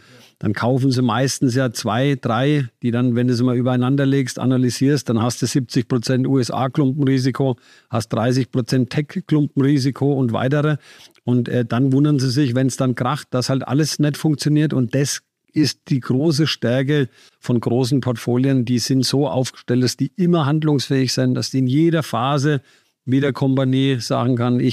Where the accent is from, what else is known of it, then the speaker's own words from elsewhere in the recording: Bavaria, Germany; ich komme aus der Nähe von Bad Kissing, da gibt es ein Casino.